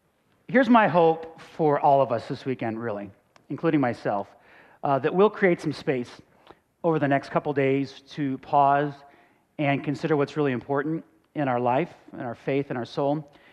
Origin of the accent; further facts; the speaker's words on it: Buffalo, New York, United States; I grew up in Buffalo, New York. So I'm a Bills fan.